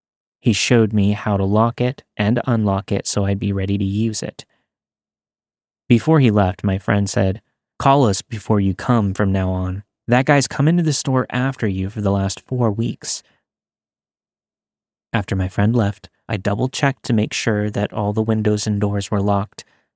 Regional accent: Texas, United States; I'm from Texas, and I usually end up walking to most places due to being severely visually impaired, which leaves me unable to drive.

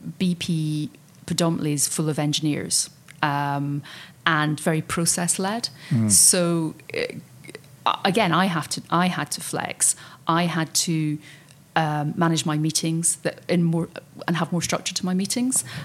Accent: Scotland, United Kingdom; accent: Scottish; I mean, I've got to be very conscious of my accent. I mean, I've got a Scottish accent, and I know I need to, slow down sometimes

